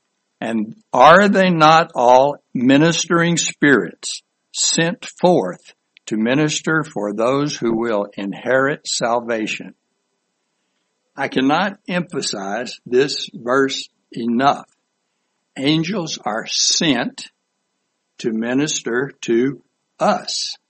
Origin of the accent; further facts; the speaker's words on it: Houston, Texas, United States; Now, I'm from Houston, Texas. If somebody said that, this would be pretty weird, all right. But in South Carolina, that's not uncommon.